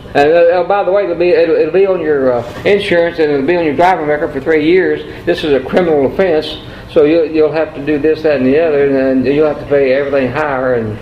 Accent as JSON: {"language": "English", "town": "Lampasas", "region": "Texas", "country": "United States", "tie": "born or raised there", "moved": "as an adult", "lives_now": "Austin, United States", "said": "I lived in Lampasas. I grew up in Lampasas. And until I was about, I graduated there, until I was about 25 or 6 or something like that. And then I moved to Austin."}